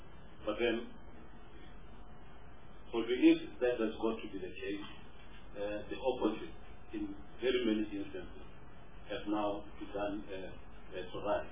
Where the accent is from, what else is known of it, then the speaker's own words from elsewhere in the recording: Limpopo, South Africa; I come from Limpopo, for example